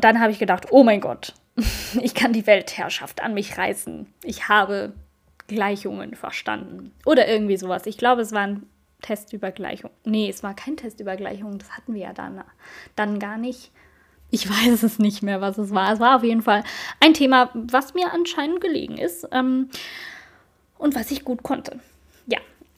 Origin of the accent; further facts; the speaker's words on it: Switzerland; bei uns in der Schweiz heißt die Grundschule Primarstufe